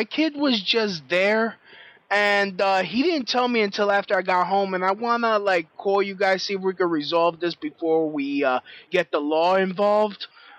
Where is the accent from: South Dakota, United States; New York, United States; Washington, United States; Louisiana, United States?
New York, United States; Brooklyn; And, you know, I'm from Brooklyn. I just moved here and, you know, I don't know nobody.